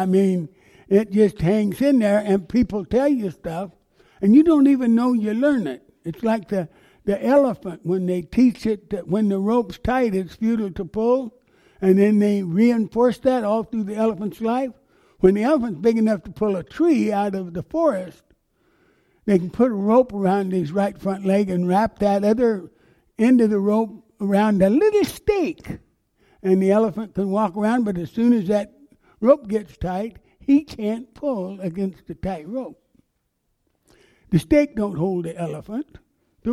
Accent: Kansas, United States; but I'm in this little Kansas farm town, and God is up in heaven.

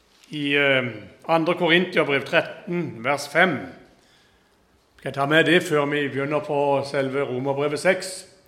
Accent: Flekkerøy, Agder, Norway; Jeg kommer fra Flekkerøy, forbi Kristiansand

